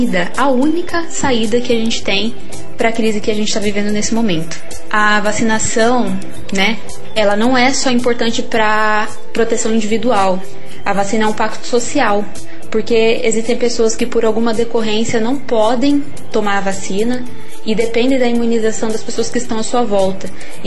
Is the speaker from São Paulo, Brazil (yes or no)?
yes; Hortolândia, São Paulo, Brazil; eu sou da cidade de Hortolândia, São Paulo